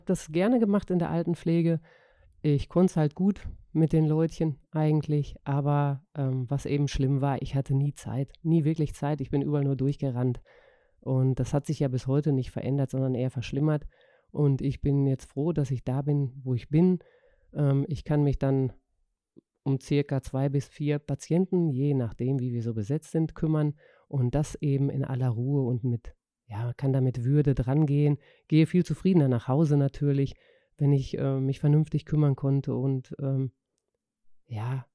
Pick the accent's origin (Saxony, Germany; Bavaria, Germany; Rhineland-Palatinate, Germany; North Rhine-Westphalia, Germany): North Rhine-Westphalia, Germany; Ja, ich bin aus Nordrhein-Westfalen, aus dem schönen Sauerland.